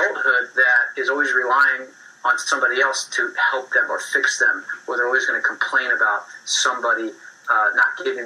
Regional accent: Philadelphia, Pennsylvania, United States; I'm from Philadelphia, and, baseball in Philadelphia at that time, 20-something years ago, was not a great breeding ground for baseball. We're mostly known for a basketball town.

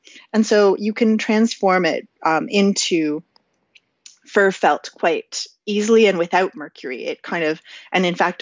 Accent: Canada; as a Canadian who wears a toque in the winter

